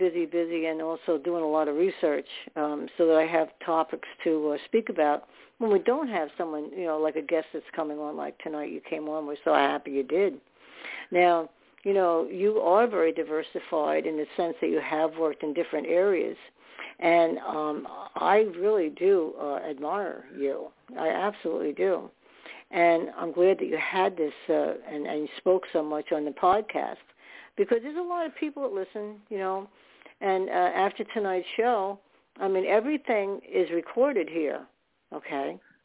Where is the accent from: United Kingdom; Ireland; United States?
United States; New York; born there; I did in New York City. I was born in New York.